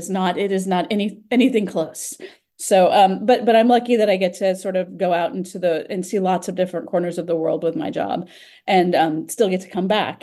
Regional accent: Fort Lauderdale, Florida, United States; I grew up in South Florida in the Fort Lauderdale area. Went to elementary school in Pembroke Pines, Florida, and then my parents moved out of the state, and then they came back.

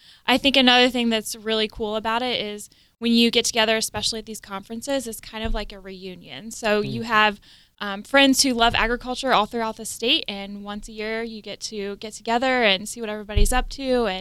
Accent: Arcanum, Ohio, United States; Yeah, so I'm from Arcanum, which is in Dark County, Ohio.

